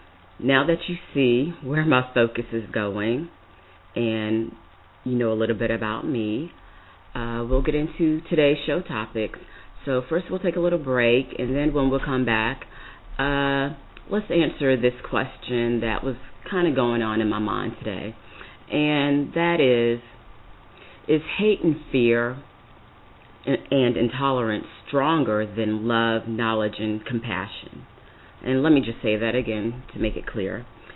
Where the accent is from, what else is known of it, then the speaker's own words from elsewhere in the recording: Raleigh, North Carolina, United States; I am originally from North Carolina, born and raised Raleigh, North Carolina.